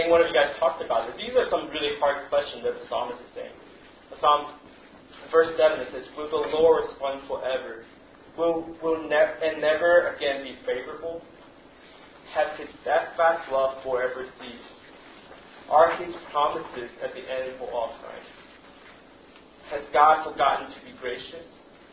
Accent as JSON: {"language": "English", "country": "United States", "said": "And I'm from the States again, right?"}